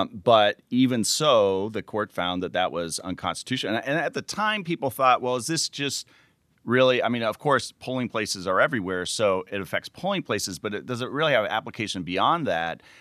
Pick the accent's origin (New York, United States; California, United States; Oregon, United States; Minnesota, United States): Minnesota, United States; because it's from my home state of Minnesota